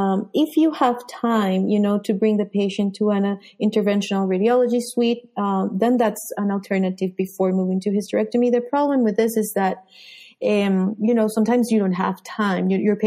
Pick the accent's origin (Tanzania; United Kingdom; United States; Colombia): Colombia; So, you know, I'm from Colombia, and Colombia unfortunately has a really bad reputation